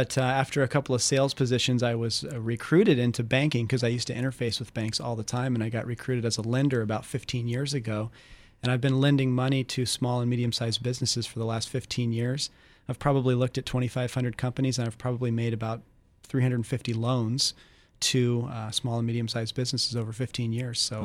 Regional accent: Midwest, United States; also born or lived in Okinawa, Japan; I'm from the Midwest.

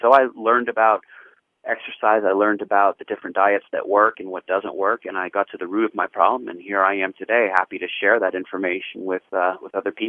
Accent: Santa Clarita, California, United States; I grew up in Los Angeles, actually where Magic Mountain is, Santa Clarita, and attended UC Berkeley for mathematics.

